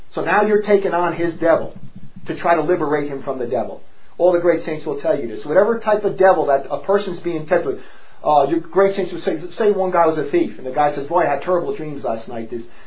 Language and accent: English; Newark, New Jersey, United States; It's just like every guy I grew up with in Newark, New Jersey, is all the same.